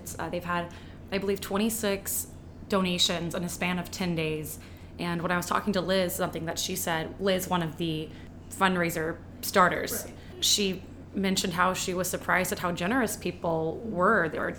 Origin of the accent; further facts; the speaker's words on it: Texas, United States; because I'm from Texas myself, but I'm from North Texas, just outside of Dallas.